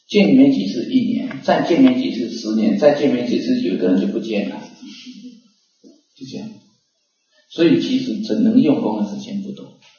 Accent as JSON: {"language": "Chinese", "country": "Taiwan", "first_language": "Taiwanese Hokkien", "second_language": "Chinese", "said": "因为我是讲台语的哈，那我下次我每次讲完都想找个机会来讲国语，也可以啊。"}